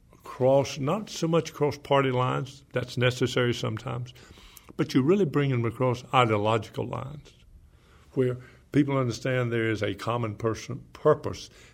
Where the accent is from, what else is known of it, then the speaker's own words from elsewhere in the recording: North Carolina, United States; But I grew up in Johnston County, and it was public education that gave me a chance.